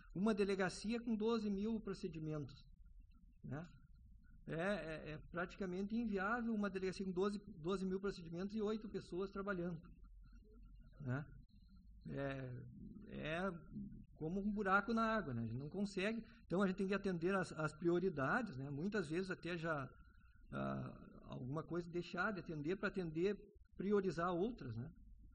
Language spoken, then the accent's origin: Portuguese; Palmeira das Missões, Rio Grande do Sul, Brazil; uma cidade de onde eu venho, que é a Palmeira das Missões.